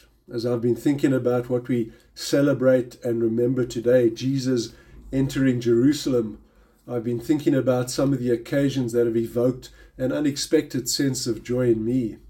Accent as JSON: {"language": "English", "town": "Cape Town", "region": "Western Cape", "country": "South Africa", "said": "I'm from Cape Town, and Cape Town is a rather special place to come home"}